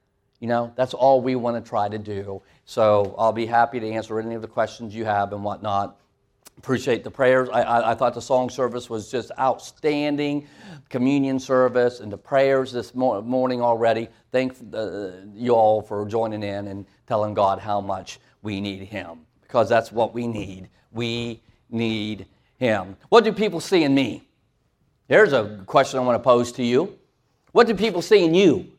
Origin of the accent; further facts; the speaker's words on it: Ohio, United States; also born or lived in Tennessee; And before there, I was in the beautiful land of Tennessee for 8 years. And I'm from Ohio.